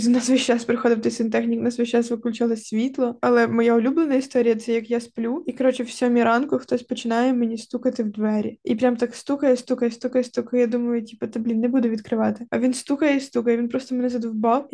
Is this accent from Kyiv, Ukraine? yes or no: yes; Kyiv, Ukraine; В мене через те, що я виросла в Києві, я така, то це ж очевидно